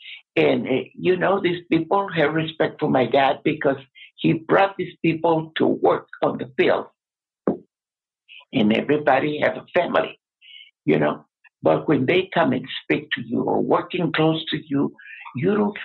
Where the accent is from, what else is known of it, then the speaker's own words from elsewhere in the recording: Texas, United States; now in Colorado, United States; And we are original from Texas